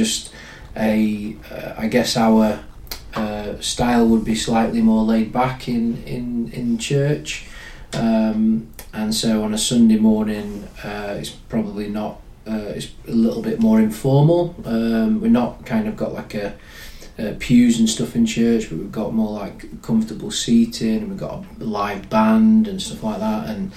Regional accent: Rotherham, Yorkshire and the Humber, United Kingdom; So I'm Rotherham born and bred, so forgive me for that.

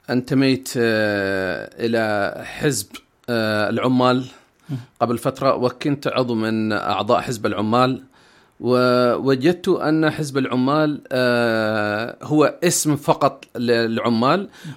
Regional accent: Yemen; now in United Kingdom; أنا أولا كيمني نعم أفتخر في العادات والتقاليد، ولكن رغم كل هذه الأشياء نحن انتقلنا إلى دولة غير دولتنا، وهناك قانون لهذه الدولة، ونحن الآن في بريطانيا

